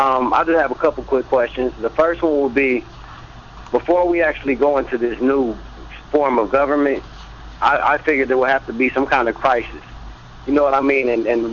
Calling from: Phoenix, Arizona, United States; I'm calling actually from Phoenix, Kevin.

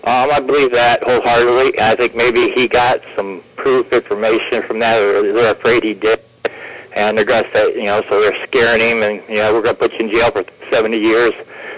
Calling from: Ohio, United States; from Ohio.

